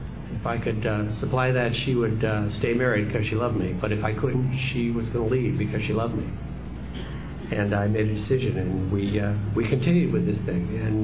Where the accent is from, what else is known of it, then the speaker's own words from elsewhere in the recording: Canada; I had an opportunity to go to Vancouver, to go back to my home country for business purposes.